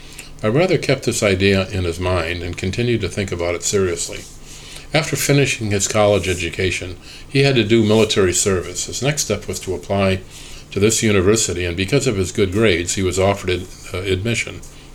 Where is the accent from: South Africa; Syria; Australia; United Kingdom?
Syria; Damascus, Damascus Governorate; moved away as an adult; I was born in Damascus in February 1988. I had my education from kindergarten to high school in Damascus.